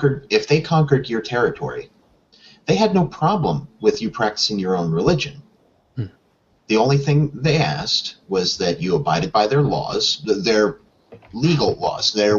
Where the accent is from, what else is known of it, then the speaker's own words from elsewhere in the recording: Chicago, Illinois, United States; now in Pittsburgh, United States; Born and raised in Chicago, Illinois, to a Roman Catholic family. Spent 8 years in the military, currently living in Pittsburgh as a graphic designer and an atheist.